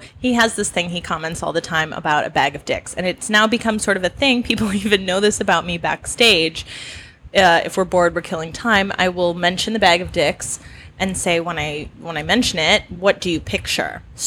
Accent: Wisconsin, United States; I'm from Wisconsin. Come on.

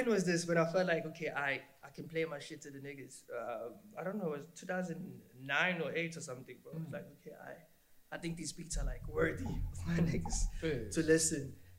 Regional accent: Flagstaff, Eastern Cape, South Africa; So I was born in Holy Cross, Flagstaff. And like most of like my childhood, I spent there, Eastern Cape

